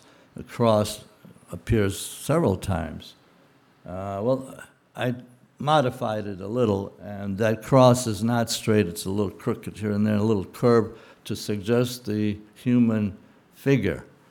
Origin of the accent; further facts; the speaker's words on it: Ukraine; I'm from Ukraine.